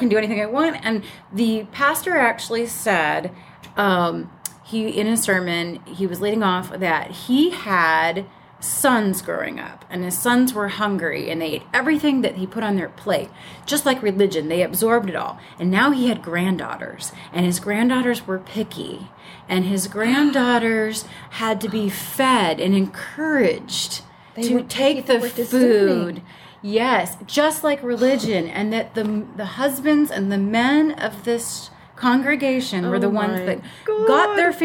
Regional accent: Tulsa, Oklahoma, United States; I wouldn't have gone to evangelical or big church growing up in Tulsa, Oklahoma, because Oral Roberts was right there.

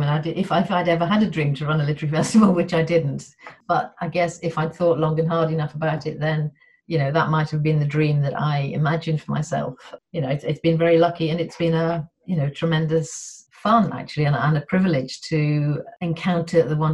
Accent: Liverpool, North West England, United Kingdom; moved away as an adult; now in Cambridge, United Kingdom; I'm from Liverpool, actually. Liverpool born and bred, and was there until, well, I went to university and then I never went back.

